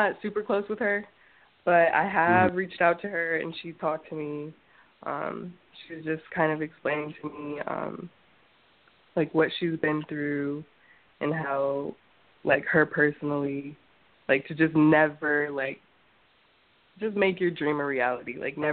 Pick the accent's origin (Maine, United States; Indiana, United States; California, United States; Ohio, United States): Ohio, United States; Columbus; I knew a lot of people since I was from Columbus